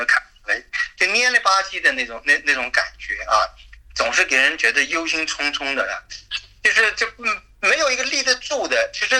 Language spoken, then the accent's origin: Chinese; China